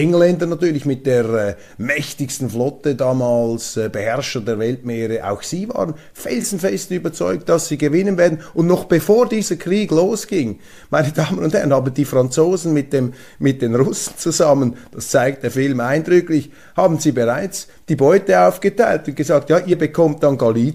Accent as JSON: {"language": "German", "region": "Zurich", "country": "Switzerland", "said": "Und ich bin ja Zürcher mit Migrationshintergrund. Das heißt, mein Vater stammt ursprünglich aus dem Kanton St. Gallen."}